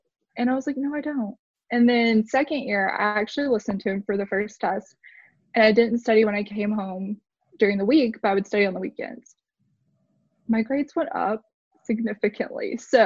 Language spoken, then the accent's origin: English; Arkansas, United States; I'm from Arkansas. So I was kind of on my own island out there.